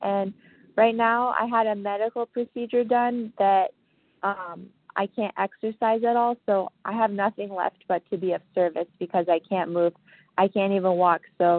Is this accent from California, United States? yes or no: yes; Los Angeles, California, United States; A as in apple, and I'm from Los Angeles.